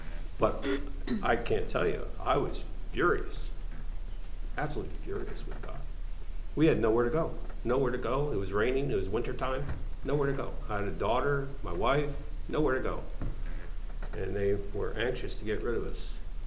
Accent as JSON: {"language": "English", "region": "Washington", "country": "United States", "moved": "as an adult", "lives_now": "South Boston, United States", "said": "I was so angry with him because I came from Washington State, very nice situation."}